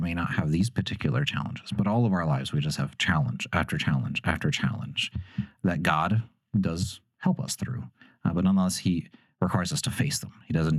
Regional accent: Texas, United States; I'm from Texas.

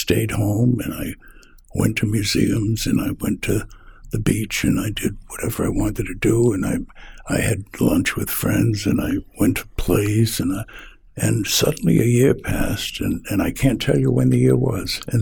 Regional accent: Pawtucket, Rhode Island, United States; New York was what appealed to me because I was from Pawtucket. And New York was only 180 miles away.

